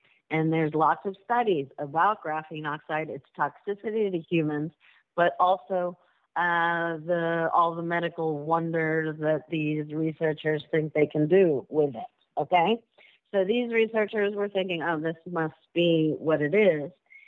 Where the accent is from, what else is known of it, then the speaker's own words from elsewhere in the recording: Spain; born there; English is a second language; I was born in Spain, and so I speak Spanish